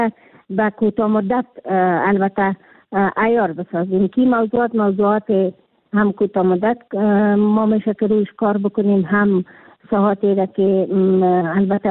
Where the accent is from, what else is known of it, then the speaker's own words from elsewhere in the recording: Kabul, Afghanistan; خود من یک کابلی هستم